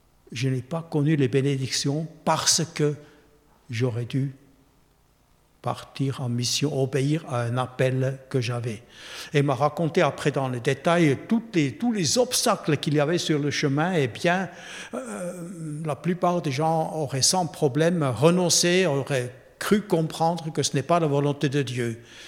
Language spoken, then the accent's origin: French; Switzerland; l'église réformée où j'ai grandi en Suisse.